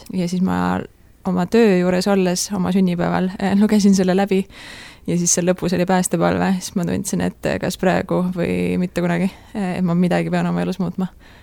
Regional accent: Rapla, Rapla County, Estonia; Jaa, ma olen pärit Raplast.

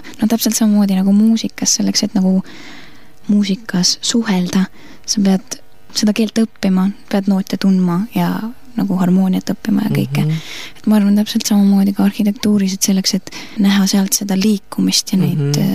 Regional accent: Pärnu, Pärnu County, Estonia; Ma olen sündinud Pärnus ja 19 aastat Pärnus elanud.

